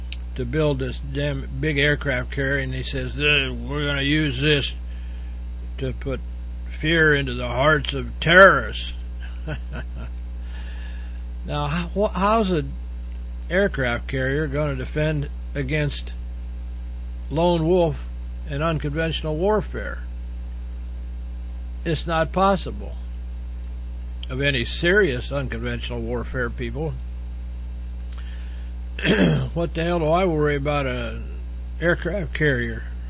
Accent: Poland; I'm from Poland, Europe, one of the last homogeneous countries in the region.

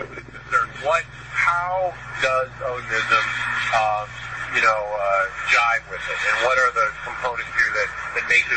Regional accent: Minnesota, United States; and I'm from Minnesota, three of the Minnesota Vikings.

